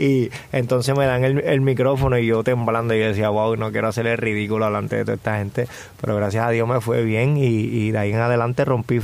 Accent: Puerto Rico; also born or lived in Connecticut, United States; Yo me crié en Puerto Rico y me siento 100% puertorriqueño y aunque nací en Connecticut, para mí yo soy de donde me crié y ahí yo me crié toda mi vida y mis amistades son de allá, mis familiares

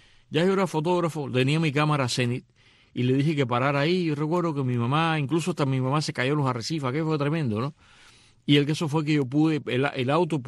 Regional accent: Varadero, Matanzas, Cuba; Y yo crecí pues en Varadero, de niño, yéndose a Varadero, bañarme durante el verano en Varadero, en la playa de Varadero.

